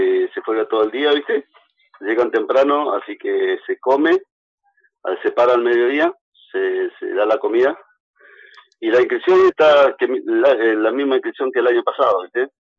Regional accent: Laguna Blanca, Río Negro, Argentina; yo soy rural, ¿viste? Soy de Laguna Blanca, me crié en esos pagos, fui a la escuela 180 de ahí de Laguna.

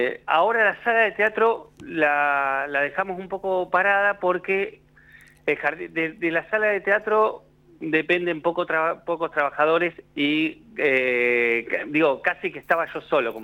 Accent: Tandil, Buenos Aires Province, Argentina; Yo formé la compañía cuando llegué a Tandil, allá por el 2015. Yo soy de Tandil, pero bueno, estuve estudiando muchos años en Buenos Aires y volví en el 2015 a Tandil.

